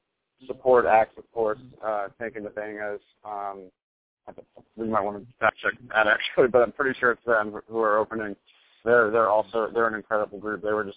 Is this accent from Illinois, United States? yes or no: no; New Orleans, Louisiana, United States; talking about how we're from New Orleans